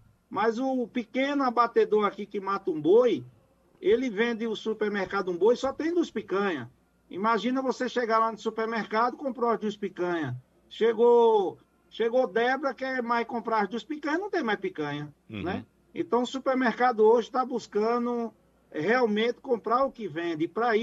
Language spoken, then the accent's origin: Portuguese; Pernambuco, Brazil; Eu fiz uma indústria frigorífica em Pernambuco, porque sou pernambucano, né?